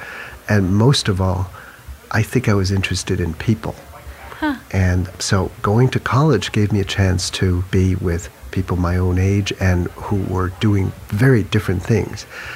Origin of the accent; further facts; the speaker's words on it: France; born there; English is a second language; since I was born in France, I spoke French the easy way, and I spoke Chinese the easy way too, because my parents spoke Chinese at home